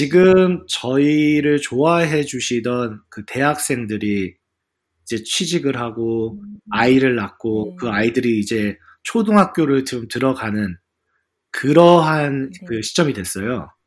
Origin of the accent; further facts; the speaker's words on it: South Korea; 힘들 때 되니까 힘이 나는 게 저희가 한국 사람들이 이제 많은 분들이 군대를 다녀오시잖아요.